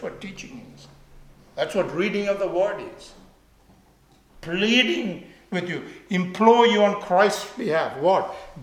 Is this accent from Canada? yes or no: no; India; moved away as an adult; I grew up in India until I was 19 or so, and we have these carts.